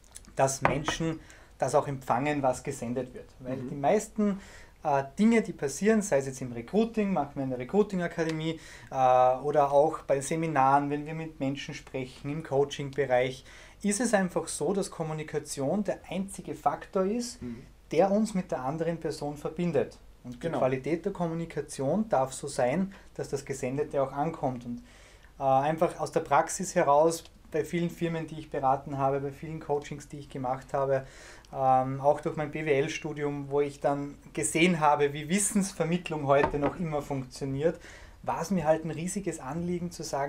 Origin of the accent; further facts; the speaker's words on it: Salzburg, Austria; accent: Salzburg dialect; ich komme aus Salzburg, man hört es ein bisschen am Dialekt.